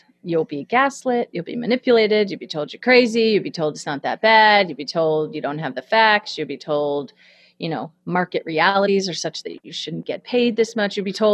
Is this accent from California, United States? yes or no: yes; Redding, California, United States; Yeah, so I grew up in Redding, California, which is a small, pretty conservative town in Northern California.